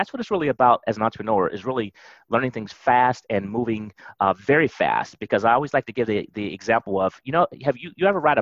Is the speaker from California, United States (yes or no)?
no; Youngstown, Ohio, United States; So I grew up in Youngstown, and I actually started the entrepreneurial journey when I was really like 10 years old.